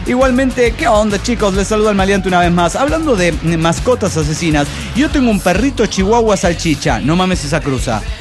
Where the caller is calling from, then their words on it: Orange, California, United States; de Orange, California.